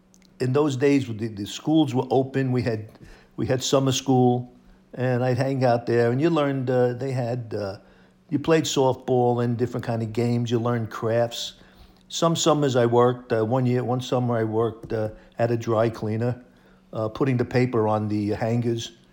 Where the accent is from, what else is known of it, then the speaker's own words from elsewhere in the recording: Brooklyn, New York, United States; I grew up in Brooklyn in Bensonhurst. It was a predominantly Italian and Jewish neighborhood.